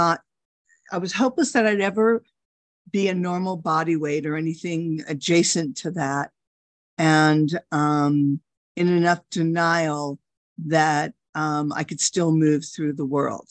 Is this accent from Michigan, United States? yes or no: no; Los Angeles, California, United States; I am a compulsive overeater, and I'm from Los Angeles